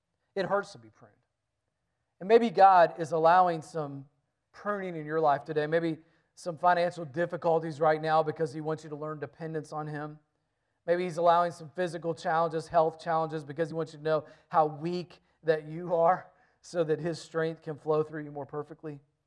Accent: North Carolina, United States; When we grew up in North Carolina

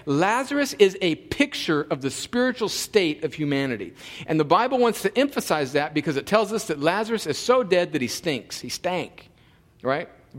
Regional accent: El Centro, California, United States; Hey Brenda from El Centro, California. Yeah. My hometown.

